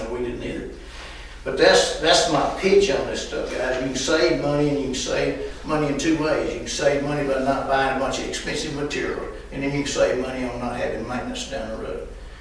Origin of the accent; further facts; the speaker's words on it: United States; I came from Sabine County.